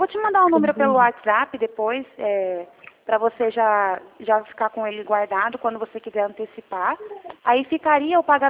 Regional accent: Hortolândia, São Paulo, Brazil; Não, eu sou do estado de São Paulo, é Hortolândia.

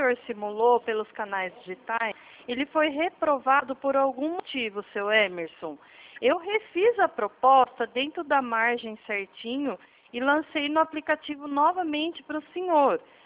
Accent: Atibaia, São Paulo, Brazil; Eu sou de Atibaia, interior de São Paulo, tá? Não falo da mesma região aí que o senhor.

